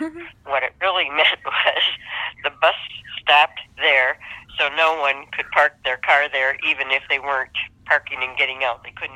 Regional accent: Detroit, Michigan, United States; Well, I grew up in Detroit, which is a big city, and things were always hectic.

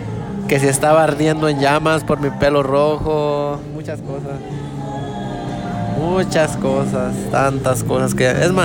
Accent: Zacatecas, Mexico; also born or lived in United States; Zacatecas, tal vez muchos conocen, algunos sí. Toda mi vida estuve allá. Yo nací en Estados Unidos, me llevaron de muy pequeño. Toda mi escuela la tuve allá

